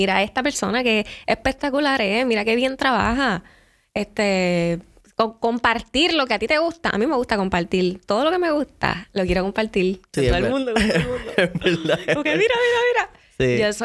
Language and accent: Spanish; Cagua, Puerto Rico; Yo soy de Cagua y estudiar en Santurce